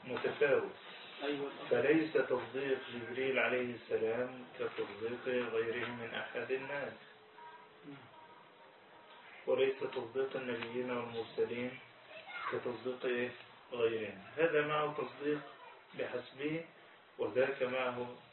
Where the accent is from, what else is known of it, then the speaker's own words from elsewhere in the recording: Egypt; لا زالت بلدنا مصر في مقدمة البلدان